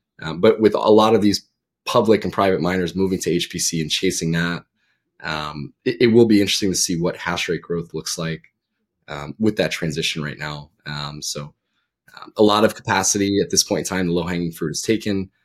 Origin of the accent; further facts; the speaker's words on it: New York, United States; I'm from New York. I was in the city a few weeks ago.